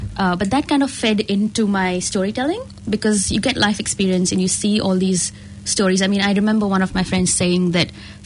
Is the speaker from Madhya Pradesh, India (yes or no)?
no; Mumbai, Maharashtra, India; moved away as an adult; now in New Zealand; I migrated to New Zealand. I was raised in India, in Bombay, and I spent some time overseas.